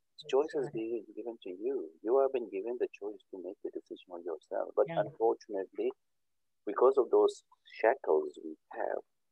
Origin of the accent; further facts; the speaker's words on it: Pakistan; I come from Pakistan.